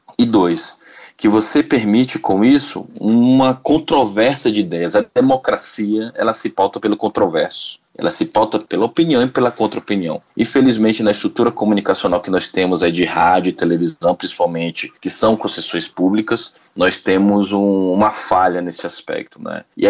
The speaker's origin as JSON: {"language": "Portuguese", "town": "Belém", "region": "Pará", "country": "Brazil", "tie": "born or raised there", "also_born_or_lived": "Salvador", "said": "eu nasci em Belém, eu nasci em Salvador, aliás, mas eu sou de Belém. Fui criado em Belém."}